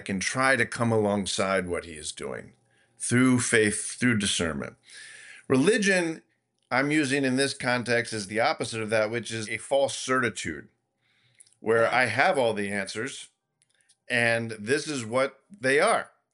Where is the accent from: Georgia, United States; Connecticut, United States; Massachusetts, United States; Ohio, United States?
Massachusetts, United States; also born or lived in Rhode Island; I grew up in Massachusetts and Rhode Island, and a Patriots fan too.